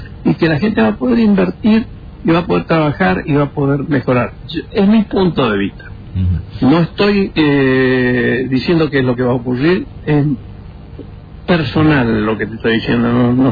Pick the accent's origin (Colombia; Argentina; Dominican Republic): Argentina; also born or lived in Lebanon; Yo nací en el Líbano, vine muy chico, de 3 años.